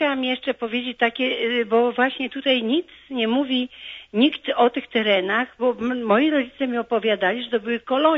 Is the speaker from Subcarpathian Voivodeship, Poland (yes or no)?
yes; Łańcut, Subcarpathian Voivodeship, Poland; born there; Tak, znaczy ja się urodziłam w Łańcucie.